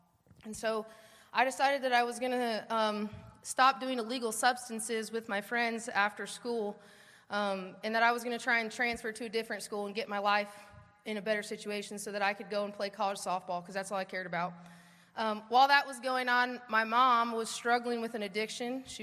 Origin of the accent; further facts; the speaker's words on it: Colorado, United States; moved away; as you can tell, I'm not from the South. I was born and raised in Colorado